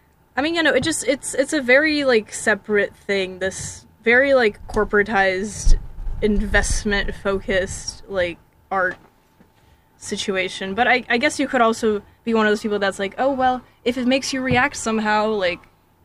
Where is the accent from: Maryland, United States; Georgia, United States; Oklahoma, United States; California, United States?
Maryland, United States; Bethesda; I'm from Bethesda, Maryland.